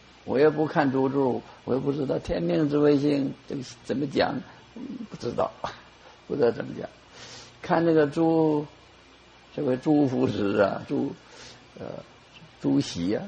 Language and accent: Chinese; China; 我看我们中国人可能会接受了这个思想哈